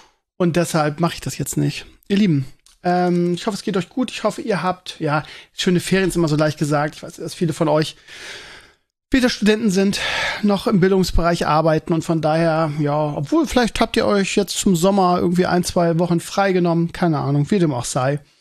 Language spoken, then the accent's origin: German; Northern Germany, Germany; als Norddeutscher ist es immer so